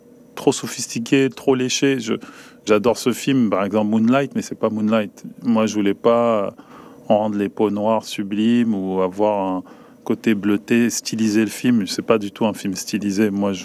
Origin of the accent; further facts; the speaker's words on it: France; born there; Je suis né en France, de toute façon.